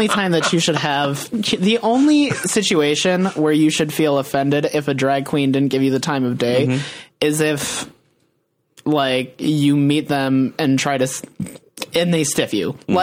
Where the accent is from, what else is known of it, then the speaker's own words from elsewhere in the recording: Wisconsin, United States; We're from Wisconsin.